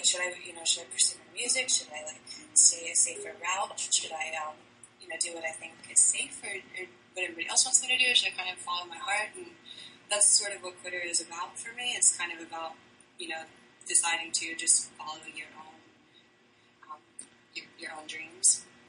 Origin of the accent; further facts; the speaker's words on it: Texas, United States; also born or lived in Trinidad / England; we moved, I guess, like 9 times in 7 years, and I was born in Texas, and I lived there until I was about 11. And then we moved to the Caribbean, to Trinidad, and we lived there for 2 years.